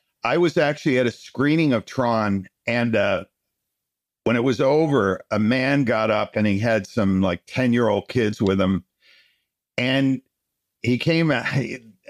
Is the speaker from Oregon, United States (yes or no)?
no; New York, United States; also born or lived in Pennsylvania, United States; I grew up in New York and Pennsylvania, went to school in Boston at the Museum of Fine Arts School